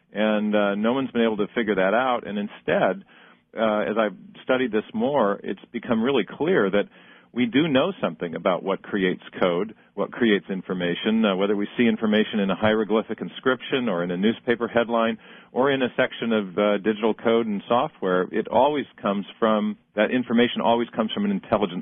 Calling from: Seattle, Washington, United States; I am Seattle, Washington.

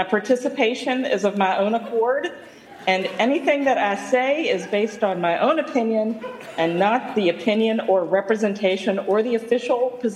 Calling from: Havre de Grace, Maryland, United States; I'm calling from Haverty Grace, Maryland.

